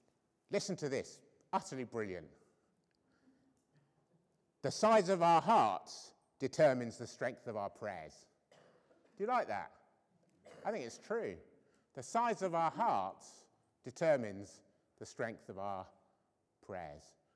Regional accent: United Kingdom; I think we were taught as British people to not get emotional.

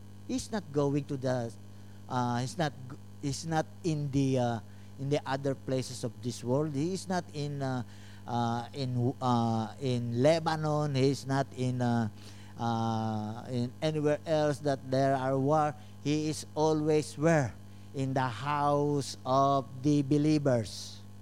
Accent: Calabarzon, Philippines; now in United Kingdom; I am from the Philippines in the province of Cavite

